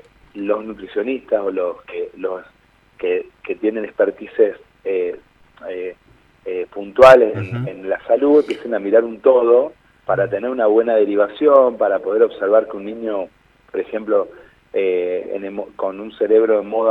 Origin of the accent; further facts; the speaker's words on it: Argentina; nosotros como argentinos y como políticas públicas debemos dejar de apostar al asistencialismo